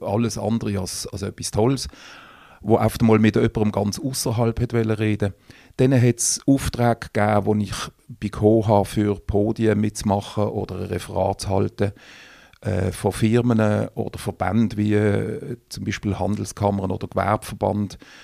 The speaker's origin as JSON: {"language": "German", "town": "Riehen", "region": "Basel-Stadt", "country": "Switzerland", "tie": "born or raised there", "lives_now": "Basel, Switzerland", "said": "Geboren bin ich in Basel, aufgewachsen in Riechen. Und dann eigentlich seit 19 oder 20 wohne ich in Basel"}